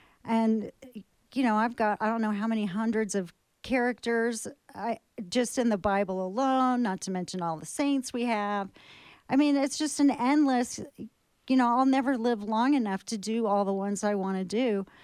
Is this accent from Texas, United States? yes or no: yes; El Paso, Texas, United States; also born or lived in Denver; now in New Mexico, United States; And so I had some family here, and I grew up in El Paso, and we used to come here, you know, a lot every year on vacation. So I was, you know, very familiar with New Mexico